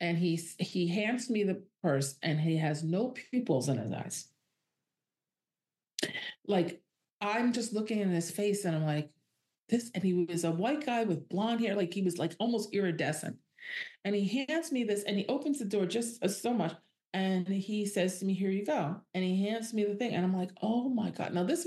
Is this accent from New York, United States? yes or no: yes; New York, United States; all of my intellectual, my intellectual smarts and my street smarts and being a New Yorker and a New York kid and all that just failed me.